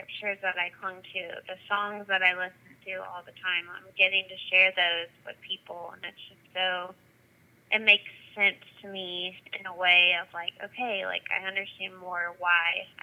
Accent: South Carolina, United States; I actually launched my group that I'm leading in my hometown of South Carolina now last night.

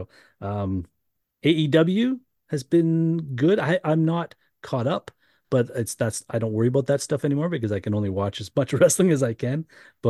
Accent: Canada; As a Canadian hockey fan

